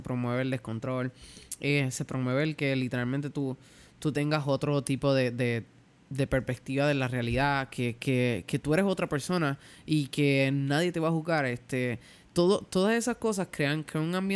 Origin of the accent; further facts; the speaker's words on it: Santa Isabel, Puerto Rico; Aquí en Santa Isabel, por ejemplo, en mi pueblo, han roto cristales de carro